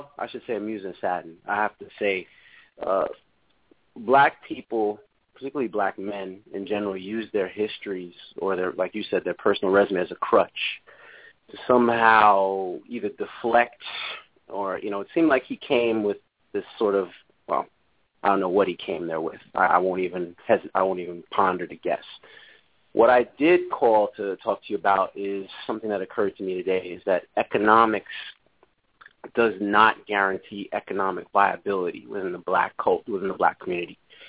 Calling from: Connecticut, United States; I'm calling from Connecticut.

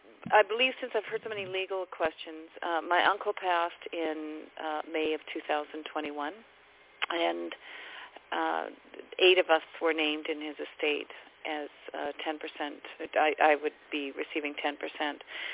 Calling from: Vancouver, British Columbia, Canada; I'm from Canada. I'm in British Columbia area, Vancouver.

